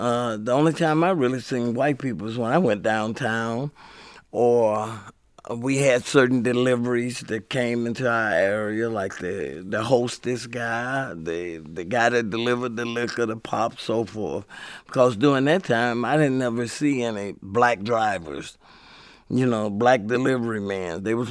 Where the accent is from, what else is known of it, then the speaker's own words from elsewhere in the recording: Chicago, Illinois, United States; also born or lived in Northport, Alabama; I was born in Northport, Alabama, but I grew up in Chicago.